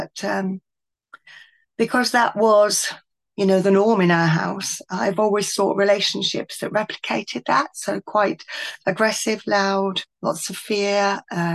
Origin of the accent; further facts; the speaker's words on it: Aberaeron, Wales, United Kingdom; My hometown, Aberaeron, on the other side is my mum.